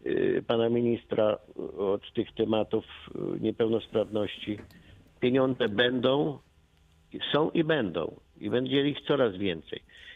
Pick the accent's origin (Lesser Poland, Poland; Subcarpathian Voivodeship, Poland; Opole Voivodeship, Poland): Subcarpathian Voivodeship, Poland; Rymanów; Ja pochodzę z gminy Rymanów